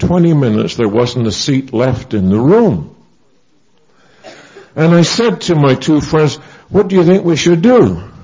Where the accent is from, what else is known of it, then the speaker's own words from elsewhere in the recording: Canada; I'm a Canadian citizen. I'm there as a resident alien